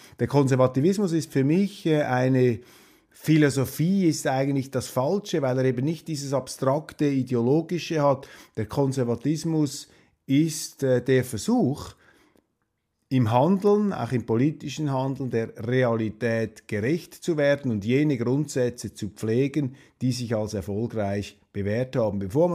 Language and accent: German; Switzerland; Als Schweizer ist man da nicht so empfänglich.